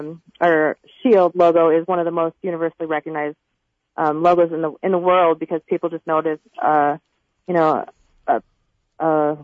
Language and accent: English; Arizona, United States; I'm sorry, I'm from Arizona